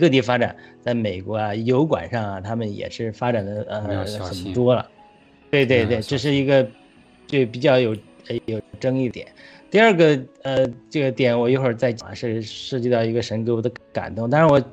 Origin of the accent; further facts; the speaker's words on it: Henan, China; 因为我们家乡的河南河北最南面